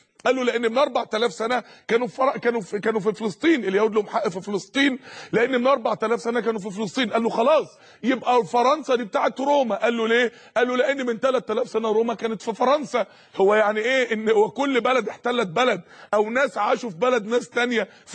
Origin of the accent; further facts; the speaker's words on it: Egypt; انت مصري وانا مصري، دي بلدي ودي بلدك، دي بلدنا احنا الاثنين